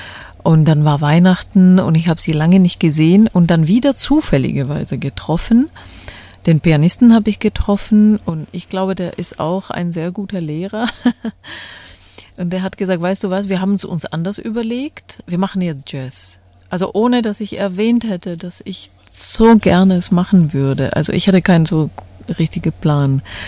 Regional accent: Czechia; first language Czech; German is a second language; Das war auch Tschechisch natürlicherweise, was auch meine Muttersprache ist, was du gehört hast.

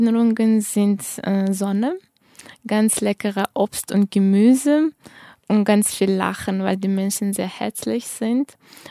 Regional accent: Uzbekistan; German is a second language; moved away as an adult; now in Germany; Ursprünglich komme ich aus Usbekistan, das ist ein Land in Zentralasien, und seit 4 Jahren lebe ich in Deutschland.

